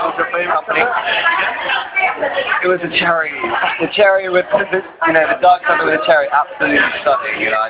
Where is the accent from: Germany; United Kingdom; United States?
United Kingdom; Oxford, South East England; now in Bristol, United Kingdom; I grew up in Oxford, living in Bristol